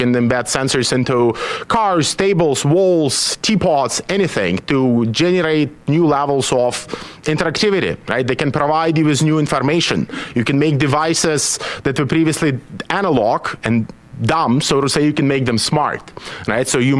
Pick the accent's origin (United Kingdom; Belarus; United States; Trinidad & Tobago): Belarus; English is a second language; I was born in Belarus. That's where I grew up.